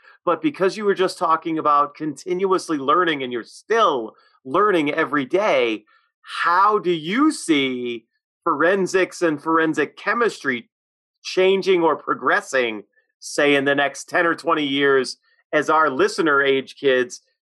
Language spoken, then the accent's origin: English; Worcester, Massachusetts, United States; Both of your master's and your PhD came from my hometown, Clark University. Give them a shout out.